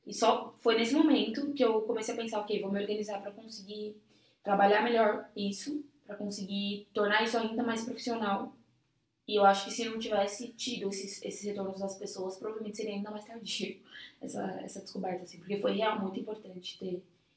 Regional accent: São Paulo, Brazil; sou lá do Grajaú, uma periferia da zona sul de São Paulo, né? Nasci lá e até hoje vivo por lá. Já morei em alguns outros lugares, mas sempre voltei pro Grajaú.

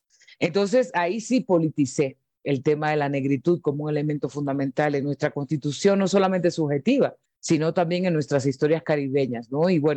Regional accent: Dominican Republic; yo nací y me crié en República Dominicana

